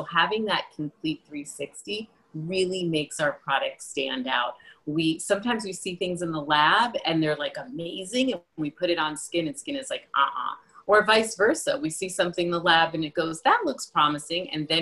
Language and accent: English; New York, United States; moved away; also born or lived in Los Angeles; So I'm originally from New York, moved to Los Angeles, the worst networker, but I ended up having a very large celebrity clientele.